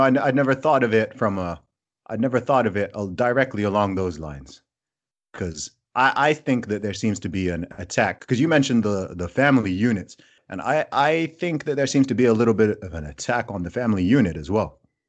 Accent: Saudi Arabia; also born or lived in England; I was born in England, but I actually grew up in Saudi Arabia.

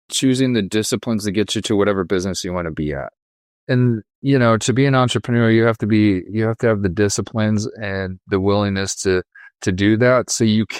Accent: Wisconsin, United States; And I'm from Wisconsin.

